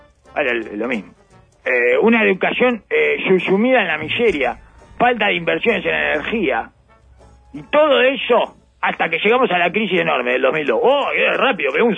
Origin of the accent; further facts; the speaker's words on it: Uruguay; En el que podemos decidir como uruguayos